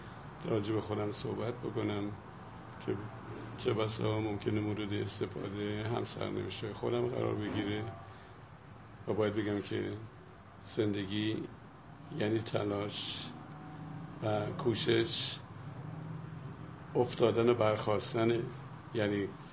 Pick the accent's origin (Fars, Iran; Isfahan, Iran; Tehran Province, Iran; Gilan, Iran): Isfahan, Iran; Vanin; من در روستایی به اسم ونین متولد شدم، یکی از روستاهایی که در فاصله 12 کیلومتری اردستان قرار گرفته. اردستانم که فکر میکنم در جنوب شرقی اصفهان قرار گرفته، نزدیک کویره.